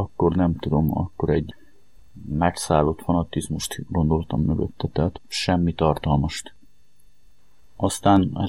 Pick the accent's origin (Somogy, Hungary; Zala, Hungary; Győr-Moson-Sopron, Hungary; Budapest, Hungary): Somogy, Hungary; Kaposvár; 32 éves leszek. 1983-ban születtem Kaposváron, egy olyan cigány családban, ahol a bűnözés mindennapos volt